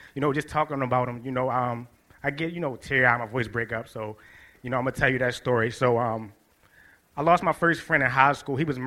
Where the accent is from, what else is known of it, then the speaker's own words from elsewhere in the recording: Baltimore, Maryland, United States; I'm born and raised in Baltimore. I spent a lot of time in West Baltimore growing up.